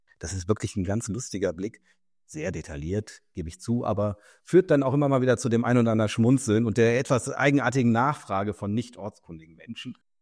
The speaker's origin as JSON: {"language": "German", "region": "Hamburg", "country": "Germany", "said": "als Hamburger"}